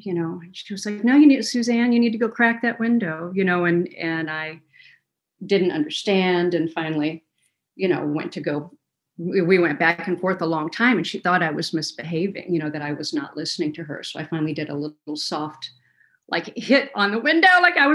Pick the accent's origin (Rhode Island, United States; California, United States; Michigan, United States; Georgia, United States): Michigan, United States; Kalamazoo; born there; Yeah, just my early life. I was born in Kalamazoo, Michigan.